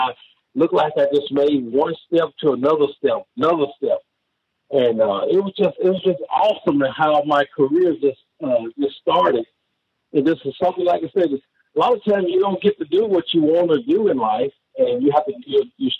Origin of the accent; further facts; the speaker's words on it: Union City, Tennessee, United States; I'm originally from Union City, Tennessee. I played football there.